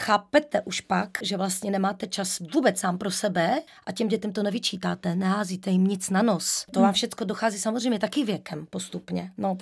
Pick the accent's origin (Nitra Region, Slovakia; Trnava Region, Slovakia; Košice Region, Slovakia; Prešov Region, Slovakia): Prešov Region, Slovakia; Prešov; Prešov, moje rodné město, jako v podstatě jako je hlučné město plné ukecaných, hlučných lidí